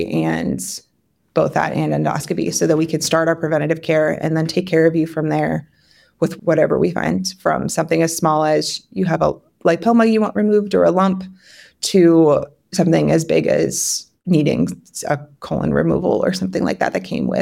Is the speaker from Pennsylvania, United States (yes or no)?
yes; Pennsylvania, United States; moved away as an adult; now in Iowa, United States; I didn't grow up in Iowa. I grew up in Pennsylvania. So I grew up where the healthcare systems are very different, and I didn't understand that until I came here for training.